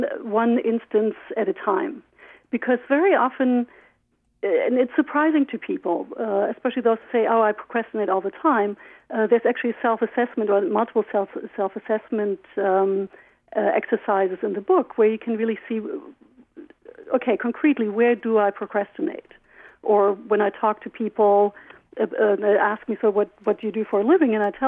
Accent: Germany; I always thought of myself as not procrastinating much, because I grew up in Germany

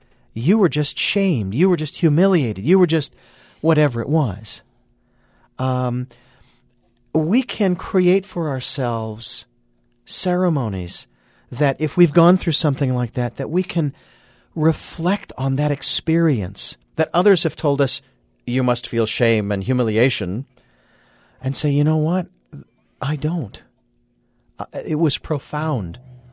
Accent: Arizona, United States; Even though I'm from Arizona.

